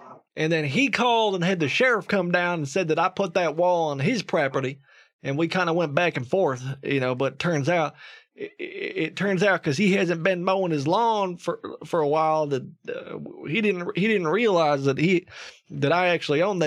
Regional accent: United States; I overcome challenges on a daily basis. I'm an American.

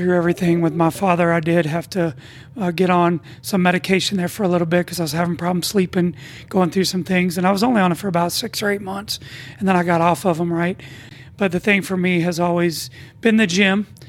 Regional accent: the South, United States; as a male growing up in the South

